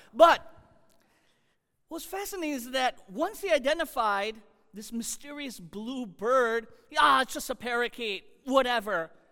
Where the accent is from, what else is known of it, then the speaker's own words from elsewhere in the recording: Chicago, Illinois, United States; Well, growing up in Chicago, we had long winters